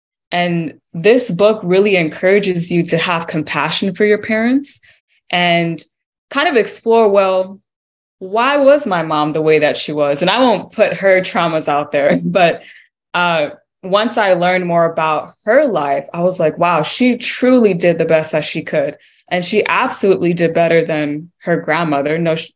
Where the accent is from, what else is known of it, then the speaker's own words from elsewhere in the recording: United States; So I grew up born and raised in the States.